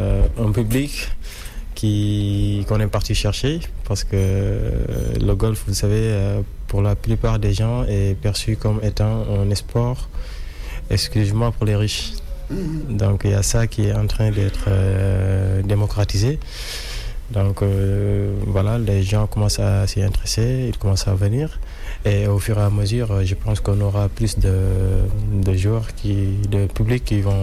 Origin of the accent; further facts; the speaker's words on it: Senegal; Oui, tout à fait. Je suis Sénégalais.